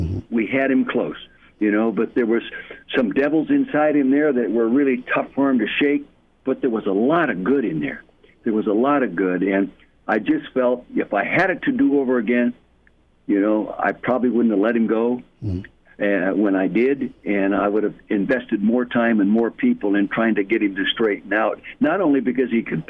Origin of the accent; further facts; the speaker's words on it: California, United States; I was born and raised in the Napa Valley.